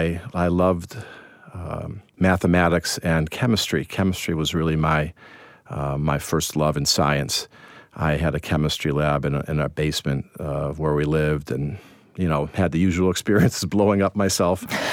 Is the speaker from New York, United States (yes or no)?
no; Evanston, Illinois, United States; I grew up in Chicago, actually in Evanston for most of my time in Chicago, which is a near north suburb.